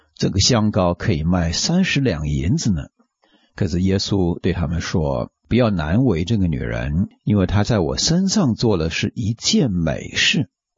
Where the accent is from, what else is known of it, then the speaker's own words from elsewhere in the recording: China; 可是我们中国人送礼呢，总是重视这个礼物的贵贱与否。